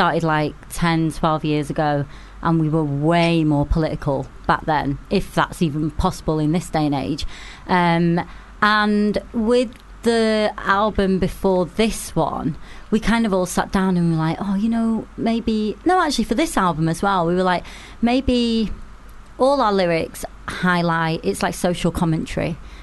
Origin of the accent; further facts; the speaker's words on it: Manchester, North West England, United Kingdom; I am from Manchester, so this is what happens when I mention the word sun.